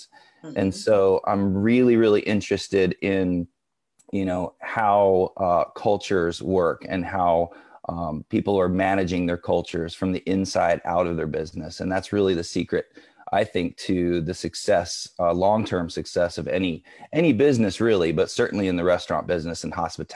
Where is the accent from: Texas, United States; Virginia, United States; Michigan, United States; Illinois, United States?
Virginia, United States; Virginia Beach; moved away as an adult; also born or lived in New York City; now in Los Angeles, United States; I'm from the East Coast originally, Virginia Beach, Virginia. I grew up in, and moved to New York City in the mid-90s. And then landed in Los Angeles right after 9/11.